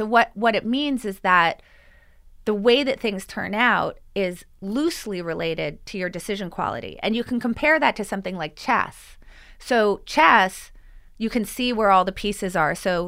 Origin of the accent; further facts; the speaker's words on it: Philadelphia, Pennsylvania, United States; Of course, I'm from Philadelphia.